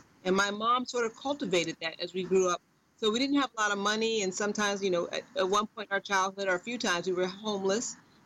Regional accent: Chicago, Illinois, United States; also born or lived in Massachusetts; When I'm from Chicago, and my mom had the wisdom to move from there. We moved to Massachusetts. So I got a great education in Massachusetts.

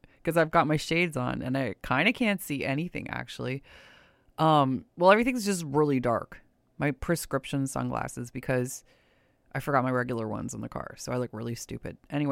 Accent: Ontario, Canada; I'm from Essex County, Ontario myself

